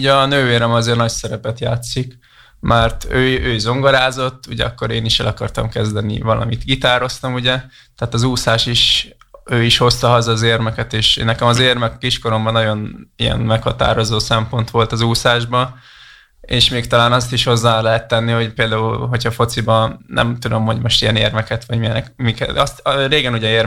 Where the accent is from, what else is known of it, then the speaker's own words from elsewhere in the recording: Siófok, Somogy, Hungary; én is siófoki vagyok